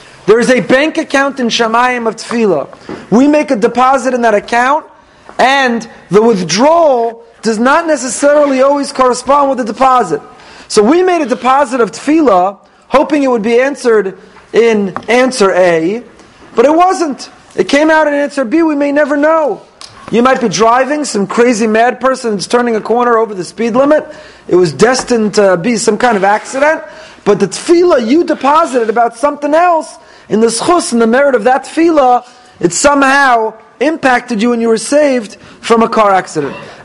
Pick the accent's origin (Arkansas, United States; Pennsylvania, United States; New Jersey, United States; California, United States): New Jersey, United States; Teaneck; my wife's from Lawrence, and she told people she married a boy from out of town. I'm from Teaneck.